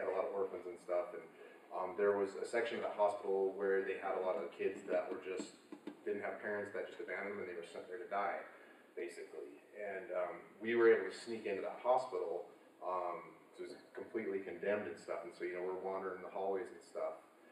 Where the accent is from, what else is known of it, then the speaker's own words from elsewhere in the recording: Salt Lake City, Utah, United States; I am originally from Salt Lake. I went to high school, junior high up there